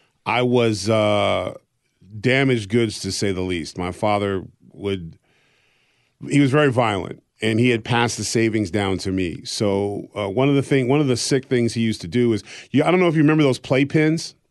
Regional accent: Exeter, New Hampshire, United States; born there; So I was born actually in Exeter, New Hampshire, because that was the only hospital where he wouldn't be cuffed off

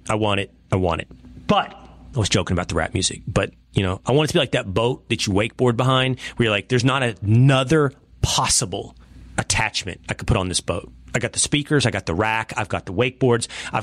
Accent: Sherman, Texas, United States; I'm going to drive to my hometown. I'm going to drive to Grayson County, Texas. I'm going to Sherman.

